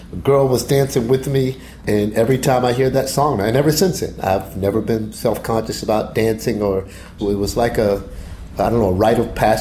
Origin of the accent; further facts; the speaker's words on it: Baltimore, Maryland, United States; I was a black boy growing up in Edmondson Village in Baltimore, Maryland, which is, you know, not exactly it's a little bit rougher area. It can be a little bit rougher area at times. So I grew up there